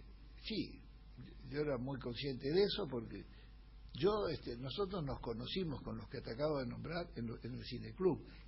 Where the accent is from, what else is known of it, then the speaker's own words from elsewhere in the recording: Olivos, Buenos Aires Province, Argentina; born there; Te dije que nací en Olivos, y los Scalabrini vivían en la misma manzana de la iglesia de Olivos, a media cuadra de la plaza, y yo vivía a una cuadra y media de la plaza.